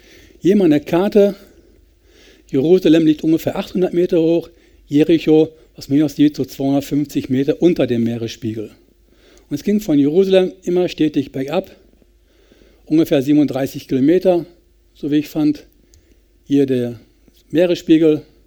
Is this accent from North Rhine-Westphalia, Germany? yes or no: yes; North Rhine-Westphalia, Germany; Bei uns in Westfalen würde man sagen, er ging über die Dörfer, nicht den direkten Weg.